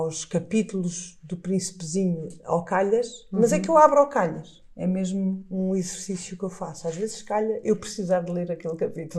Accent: Azores, Portugal; E eu, pronto, cresci nos Açores com tanta coisa bonita à minha volta

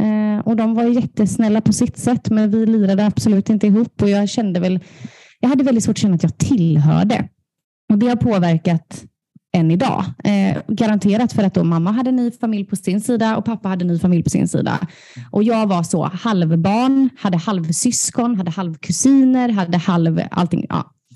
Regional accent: Småland, Sweden; also born or lived in Kungsbacka; Så att mamma tog en U-turn och flyttade ner till Småland och tog mig med sig när jag var 5. Så där är jag uppvuxen

